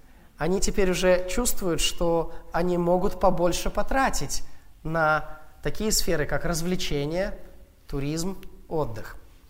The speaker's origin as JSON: {"language": "Russian", "country": "Russia", "said": "я как россиянин, вот имея в целом меньший, наверное, доход и меньшие материальные возможности"}